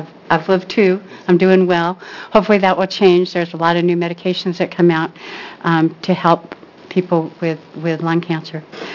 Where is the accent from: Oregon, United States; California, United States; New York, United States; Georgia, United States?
Oregon, United States; Tigard; I'm from the Tigard area, Summerfield area of Tigard.